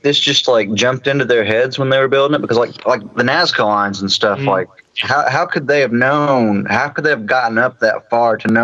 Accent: Fort Gay, West Virginia, United States; in Fort Gay, my hometown, the football field used to have an actual mound there

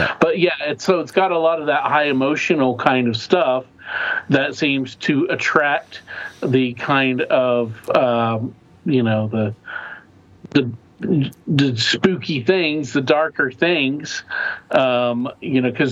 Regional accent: Oklahoma, United States; Mary and I, we grew up in the Methodist church in Oklahoma, and Oklahoma is all like that. Oklahoma is like basically one big mega church.

